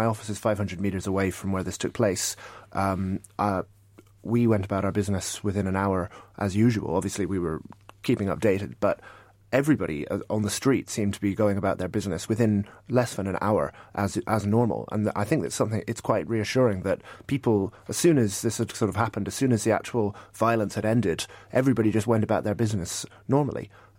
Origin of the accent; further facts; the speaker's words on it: Cork, Munster, Ireland; I say this as an Irishman. I'm born and bred in Cork in the Republic.